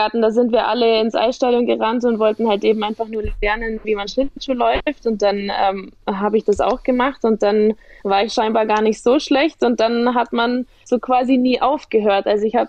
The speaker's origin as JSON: {"language": "German", "town": "Kaufbeuren", "region": "Bavaria", "country": "Germany", "said": "Also ich komme aus Kaufbeuern ursprünglich. Ich bin 27 jetzt."}